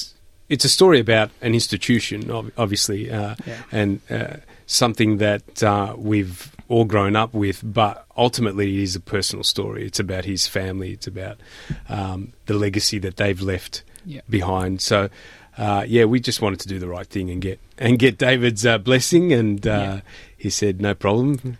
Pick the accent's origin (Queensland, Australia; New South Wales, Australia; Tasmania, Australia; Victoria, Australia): Victoria, Australia; Brunswick; So I was 18, 19, because I grew up in Brunswick. And the furthest we went, my parents took me, was Carlton, really.